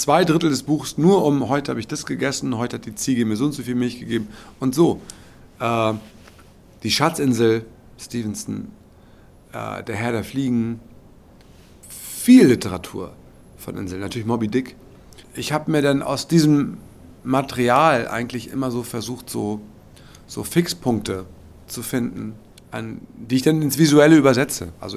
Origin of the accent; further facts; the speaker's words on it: Hamburg, Germany; Und am Ende fährt sie zurück nach Hamburg, also in meine Stadt.